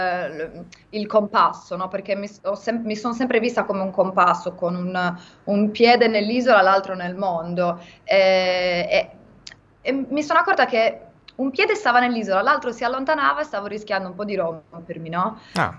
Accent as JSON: {"language": "Italian", "region": "Sardinia", "country": "Italy", "accent": "Gallurese", "said": "Anche il mio dialetto, quello gallurese"}